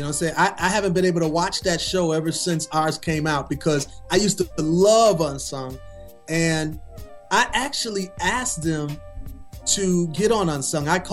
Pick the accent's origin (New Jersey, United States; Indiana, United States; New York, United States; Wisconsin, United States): Wisconsin, United States; Milwaukee; capping it off in my hometown of Milwaukee